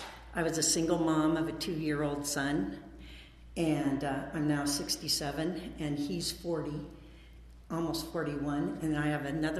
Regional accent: Lake Tahoe, United States; So I grew up in Lake Tahoe. That's where I graduated from high school.

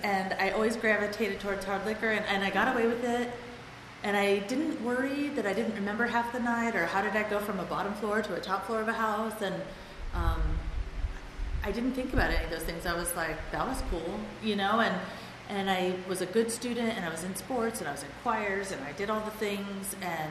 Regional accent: Iowa, United States; And they were from North Carolina, and I was raised in Iowa because my dad moved to Iowa for his job.

